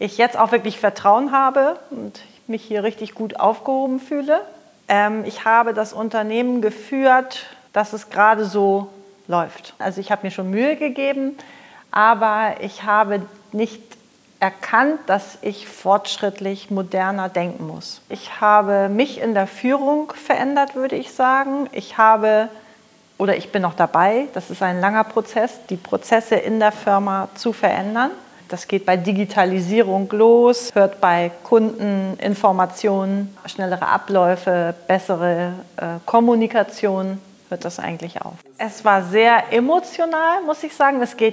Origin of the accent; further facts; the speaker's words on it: Hamburg, Germany; ich komme aus Hamburg und führe dort eine Motoreninstandsetzung für Motoren aller Art, Kfz, Schiff, Industriemotoren.